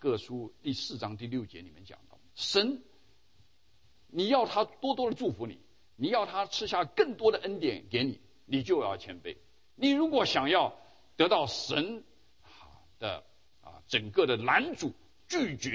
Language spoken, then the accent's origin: Chinese; China; 我们中国人也有讲，孔子也说了，我不如老农